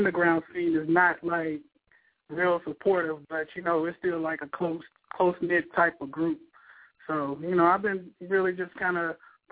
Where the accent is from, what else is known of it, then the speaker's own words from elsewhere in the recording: Arkansas, United States; now in Dallas, United States; Actually, right now I'm in Texas. This is where I live right now. I'm originally from Arkansas. But, yeah, I'm out here in Dallas.